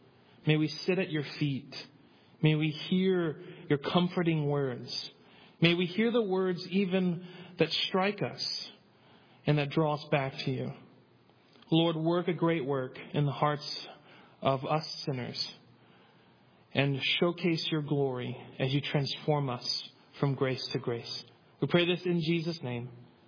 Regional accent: Mobile, Alabama, United States; born there; also born or lived in Nebraska / Alaska / Ohio; We were military. I was born here in Mobile, but we were military, Air Force, and we went from Nebraska to Alaska to Ohio in about seven or eight years.

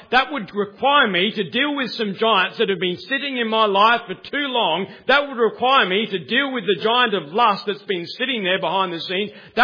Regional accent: Australia; I'm an Australian

